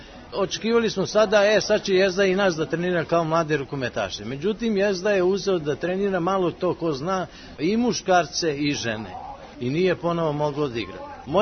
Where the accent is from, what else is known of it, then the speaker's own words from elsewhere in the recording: Zemun, Belgrade, Serbia; Rođen sam u Zemunu i izjašnjavam se kao Zemunac pod broj 1, a onda zatim kao Beograđan.